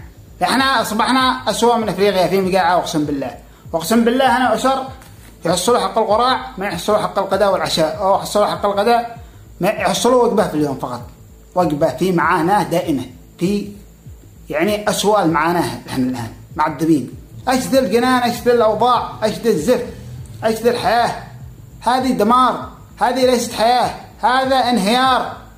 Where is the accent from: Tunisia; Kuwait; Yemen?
Yemen; South Yemen; الأسعار نار النار عندنا في الجنوب، نار النار